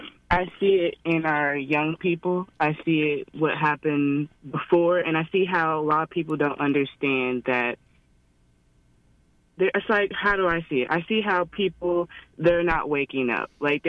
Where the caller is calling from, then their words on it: Leavenworth, Kansas, United States; I'm calling from Leavenworth, Kansas.